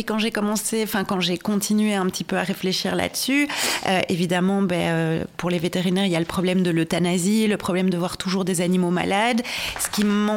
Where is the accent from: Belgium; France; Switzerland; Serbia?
Belgium; Brussels, Brussels-Capital Region; Il faut savoir aussi que je viens de Bruxelles, donc je n'ai pas baigné dans une atmosphère rurale du tout, quoi.